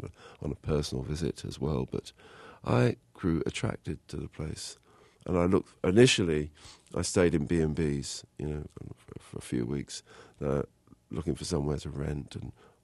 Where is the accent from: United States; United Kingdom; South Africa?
United Kingdom; London; born or raised there